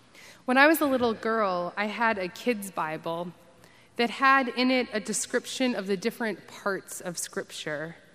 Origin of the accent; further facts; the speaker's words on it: Texas, United States; Perhaps it is because I grew up in the South, in Texas